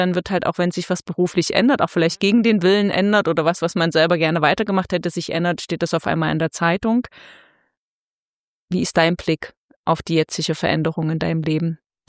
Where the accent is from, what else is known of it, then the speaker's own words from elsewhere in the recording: Dresden, Saxony, Germany; direkt in das Herz von Ostdeutschland nach Dresden, auch meine Heimatstadt